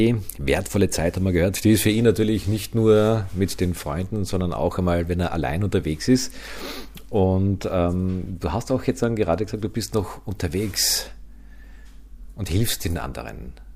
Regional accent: Austria; Also bei uns in Österreich ist es bei uns schwieriger anzuknüpfen, oder?

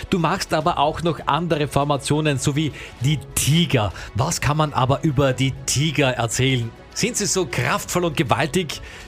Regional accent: Austria; wir Österreicher, wir lieben natürlich auch unsere Mundart.

